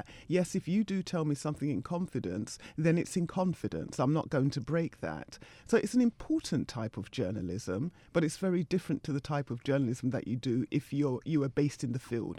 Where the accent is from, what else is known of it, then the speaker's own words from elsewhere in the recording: England, United Kingdom; having been born and raised in England